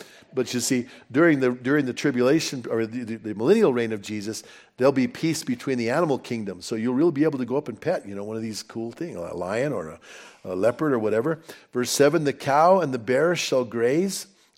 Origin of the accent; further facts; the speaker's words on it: Albuquerque, New Mexico, United States; You know, I grew up in Albuquerque and I watch the news and like every day it seems like, you know, there's murders in Albuquerque.